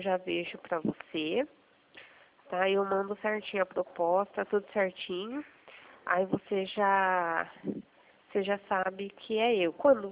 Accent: Cosmópolis, São Paulo, Brazil; sou de Cosmópolis.

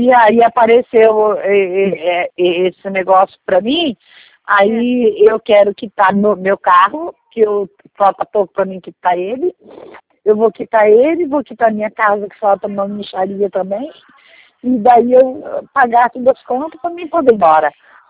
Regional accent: Minas Gerais, Brazil; Eu não sou daqui, eu sou de Minas.

